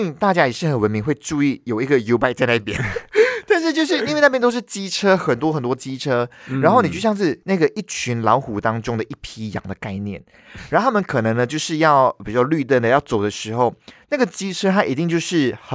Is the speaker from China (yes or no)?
no; Malaysia; 台湾人会觉得我们马来西亚人很奇怪的一点